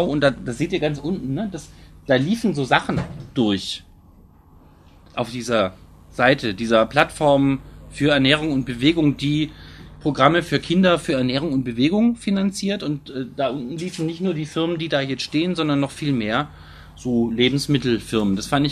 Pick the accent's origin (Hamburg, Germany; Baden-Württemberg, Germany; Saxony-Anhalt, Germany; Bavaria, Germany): Baden-Württemberg, Germany; ich muss vielleicht dazu sagen, ich komme aus Baden-Württemberg.